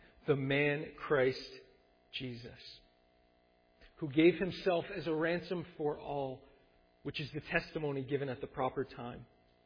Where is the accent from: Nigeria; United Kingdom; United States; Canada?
Canada; Mississauga, Ontario; I grew up in Mississauga